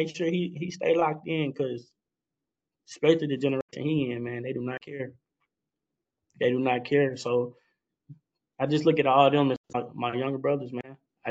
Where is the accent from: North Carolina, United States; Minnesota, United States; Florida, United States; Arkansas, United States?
Arkansas, United States; Little Rock; Like I said, I grew up in East Little Rock, but we didn't want for nothing, man.